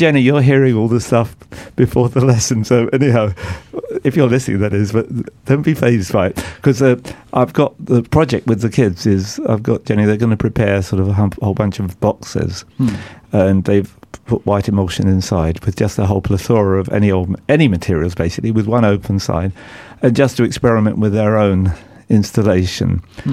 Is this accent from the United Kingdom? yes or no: yes; Southall, London, United Kingdom; born there; I was literally born ther